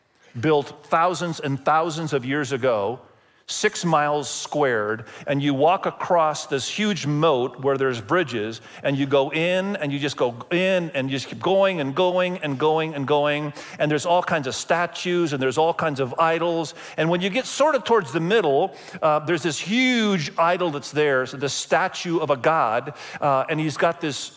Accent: Indonesia; many of you know that I grew up in Indonesia

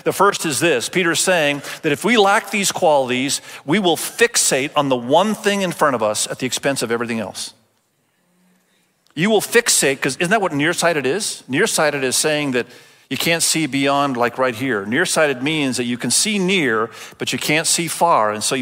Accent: Indonesia; Perspective. I was raised in Indonesia, and I went to boarding school

